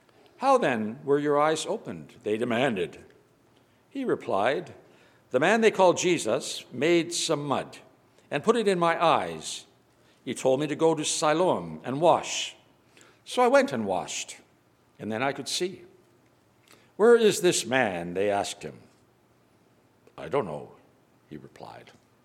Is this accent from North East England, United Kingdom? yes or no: no; Scotland, United Kingdom; born there; I was born in Scotland. You can gather that by my accent, right?